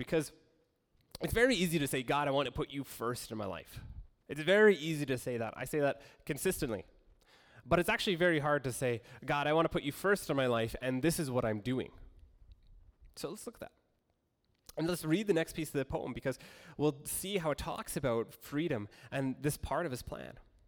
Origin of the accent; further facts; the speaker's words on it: Saskatchewan, Canada; And I'm from Saskatchewan, I promise.